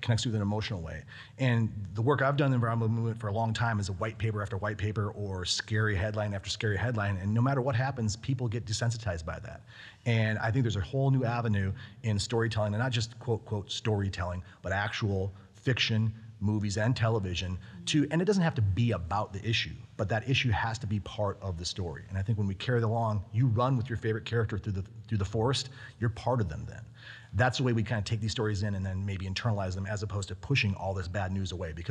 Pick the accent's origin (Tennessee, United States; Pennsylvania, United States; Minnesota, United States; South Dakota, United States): South Dakota, United States; You know, I used to be a big pheasant hunter, like a lot of us are growing up in South Dakota